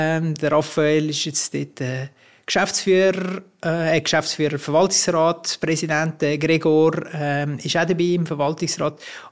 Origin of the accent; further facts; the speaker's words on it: Zurich, Switzerland; jetzt als Zürcher ins Baselbiet